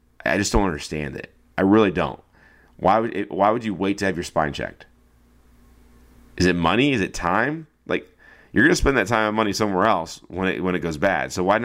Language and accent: English; St. Louis, Missouri, United States; You know, I grew up in St. Louis. I've heard about Logan College.